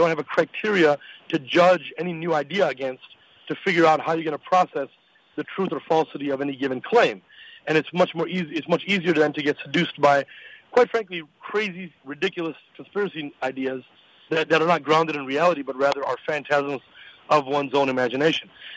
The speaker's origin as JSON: {"language": "English", "country": "United States", "said": "So when I said that a moment ago, I was speaking as an American. I would say in our culture as Americans, we tend to be highly skeptical of conspiracy theorists."}